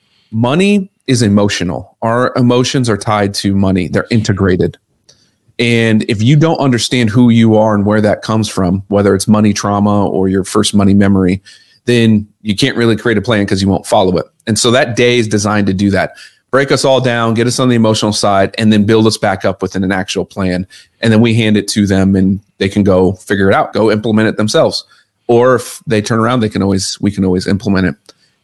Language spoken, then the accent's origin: English; Omaha, Nebraska, United States; I grew up in Omaha, Nebraska with a dad that wasn't around, a mom that was working 12-hour shifts.